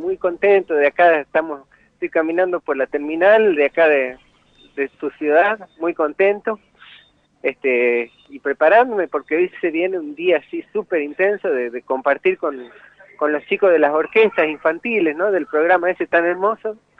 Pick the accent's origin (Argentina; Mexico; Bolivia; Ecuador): Argentina